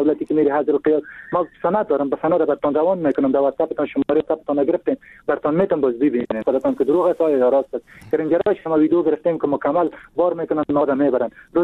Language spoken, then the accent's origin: Persian; Afghanistan; اگر از افغانستان هستیم چرا قدر تعصب میکنن؟ ما خودم یک پشتون هستم